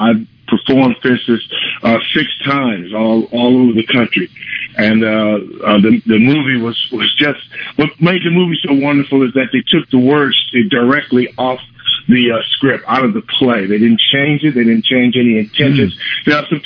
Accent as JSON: {"language": "English", "town": "Chicago", "region": "Illinois", "country": "United States", "said": "Now, I'm actually from Chicago. My IMDb page, for some odd reason, is from Pittsburgh. But I'm actually from Chicago."}